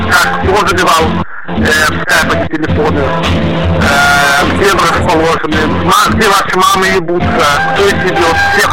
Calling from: Moscow, Russia; Я из Москвы, вообще-то.

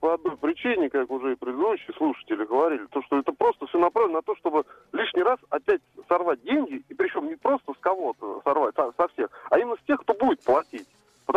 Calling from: Voronezh, Voronezh Oblast, Russia; Воронеж беспокоит.

